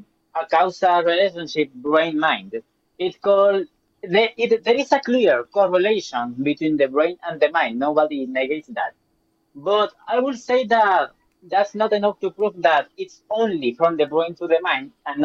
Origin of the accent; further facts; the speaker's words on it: Puerto Rico; now in United States; Technically, I live in the United States, but I am from Puerto Rico.